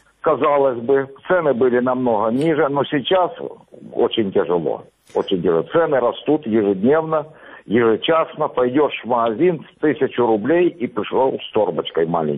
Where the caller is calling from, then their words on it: Armyansk, Crimea, Ukraine; Я из Армянска.